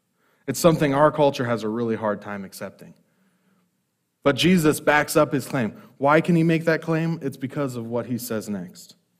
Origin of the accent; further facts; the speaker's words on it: Great Falls, Montana, United States; I'm from Great Falls, Montana, grew up there, came out here to go to Crown College, met a beautiful girl, married her, and then am now here as a worship pastor at Living Rock.